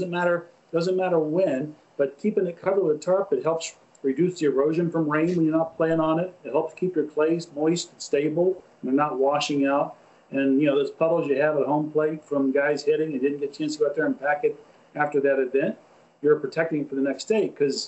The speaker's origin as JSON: {"language": "English", "town": "Salem", "country": "United States", "tie": "born or raised there", "said": "I know the one we had here, I grew up in Salem."}